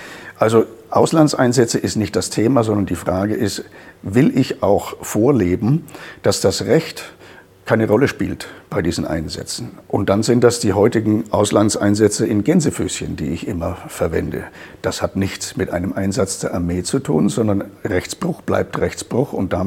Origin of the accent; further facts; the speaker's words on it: Bavaria, Germany; Ich bin Bayer, ne, und komme trotzdem nach Berlin.